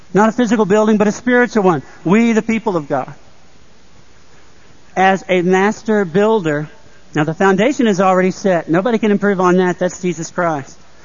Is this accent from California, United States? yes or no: no; Newnan, Georgia, United States; Not likely growing up in Noonan, Georgia, but I could have.